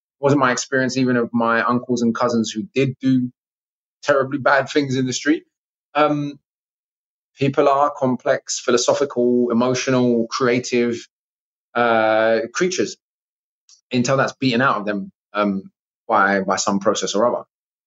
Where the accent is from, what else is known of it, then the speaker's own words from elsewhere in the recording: London, United Kingdom; growing up in London.